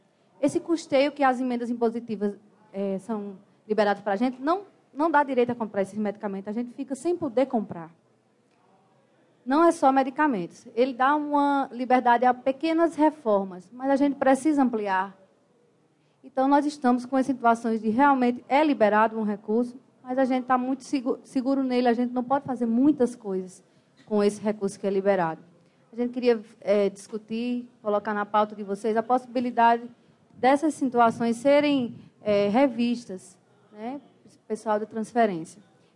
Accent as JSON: {"language": "Portuguese", "region": "Pernambuco", "country": "Brazil", "said": "sou de Pernambuco, estou no setor de convênios de alguns municípios lá do nosso sertão."}